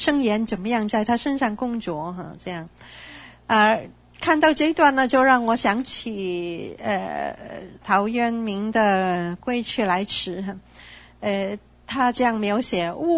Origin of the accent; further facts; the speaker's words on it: Macau; born there; 我是在澳门出生